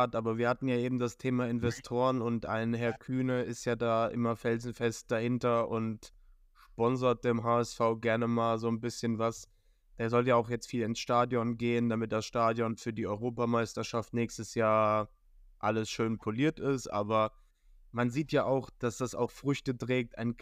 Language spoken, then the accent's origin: German; Bremen, Germany; Und das muss ich selbst als Bremer sagen.